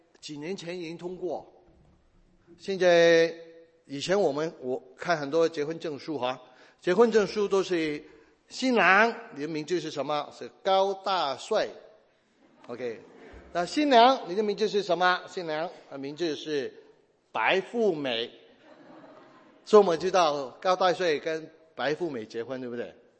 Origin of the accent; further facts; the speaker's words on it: Chaozhou, Guangdong, China; 我就有，我是潮州人，他们最脏的话是潮州用潮州话讲出来的